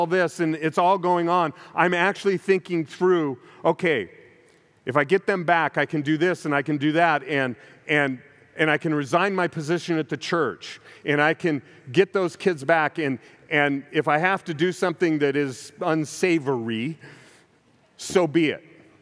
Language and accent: English; California, United States; I'm from California. But my family's from Oklahoma.